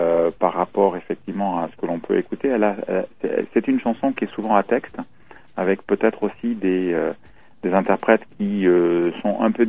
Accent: Avignon, Provence-Alpes-Côte d'Azur, France; now in Paris, France; je suis originaire de Provence, d'Avignon précisément, où j'ai vécu. J'ai fait une partie de mes études à Aix-en-Provence. Et puis ensuite, j'ai pas mal bougé puisqu'effectivement, j'ai habité J'ai habité, en fait, j'ai fait un petit passage à Tahiti également, à Bruxelles

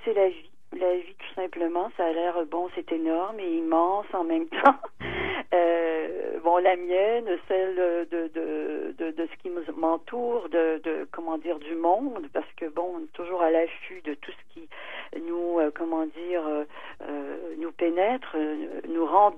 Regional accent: Hawkesbury, Ontario, Canada; born there; je suis franco-ontarienne de naissance, donc ouais. Évidemment, l'anglais a été présent dans ma vie assez tôt, bien que Hawkesbury, d'ailleurs, que je vais vous situer immédiatement.

